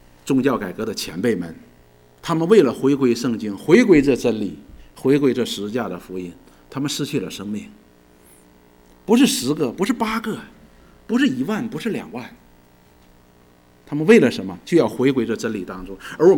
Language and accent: Chinese; China; 当天现在我们回到中国，我们都是中国人，我们都爱我们大陆的弟兄姊妹。